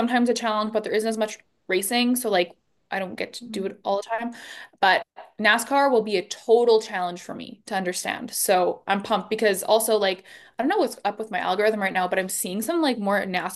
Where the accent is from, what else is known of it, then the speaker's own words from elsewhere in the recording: Canada; as a Canadian